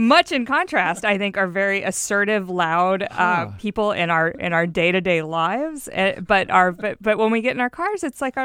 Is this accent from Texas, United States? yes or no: yes; Houston, Texas, United States; now in Seattle, United States; I gotta say, as someone who does not drive that much, when I do drive, and I grew up in Houston, that's where I learned to drive.